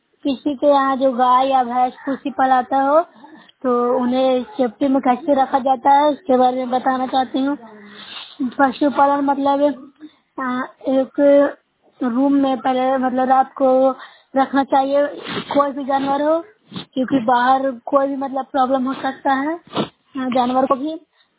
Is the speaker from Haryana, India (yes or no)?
no; Bihar, India; मैं नूसरे प्रखंड से हूँ, जिला नालंदा से हूँ।